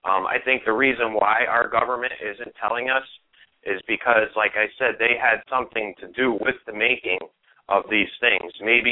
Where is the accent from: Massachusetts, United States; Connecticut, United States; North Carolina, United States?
Connecticut, United States; But seeing that I am from Connecticut, I know you guys said you have something put together for Sandy Hook